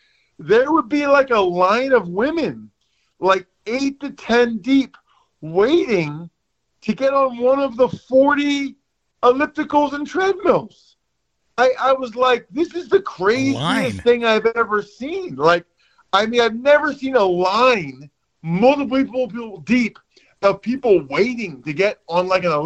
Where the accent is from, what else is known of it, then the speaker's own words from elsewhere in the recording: Pennsylvania, United States; Now, keep in mind, I'm from Pennsylvania and whatever that means. And I went to college at Princeton.